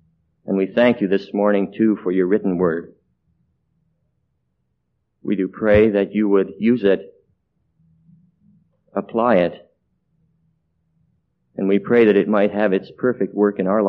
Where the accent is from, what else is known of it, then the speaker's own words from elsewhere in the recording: Alberta, Canada; born there; I was born in Western Canada, in a little town northwest of Edmonton, Alberta. I was born of Christian parents